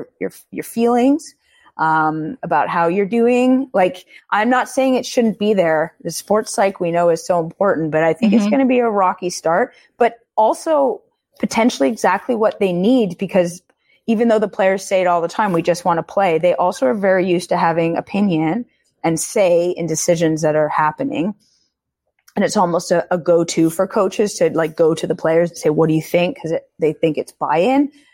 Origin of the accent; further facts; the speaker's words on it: Quebec, Canada; And look, Amy and I are from Quebec. We're not French from France, from Quebec. It's just different.